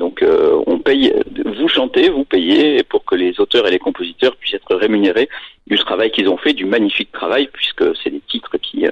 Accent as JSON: {"language": "French", "region": "south of France", "country": "France", "said": "puisque moi je viens du Sud aussi"}